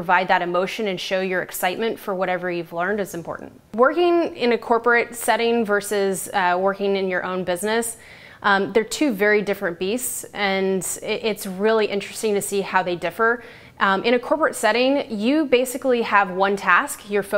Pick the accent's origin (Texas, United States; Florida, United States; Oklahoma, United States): Oklahoma, United States; Tulsa; I started a nonprofit called Lemonade, where kids all over my hometown of Tulsa, Oklahoma, raised money for the children at the Day Center for the Homeless.